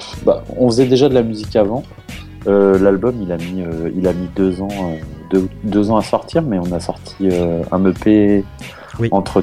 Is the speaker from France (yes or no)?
yes; Nantes, Pays de la Loire, France; now in Bordeaux, France; Moi, j'ai beaucoup, enfin mes parents ont beaucoup déménagé. Moi, je suis nantais.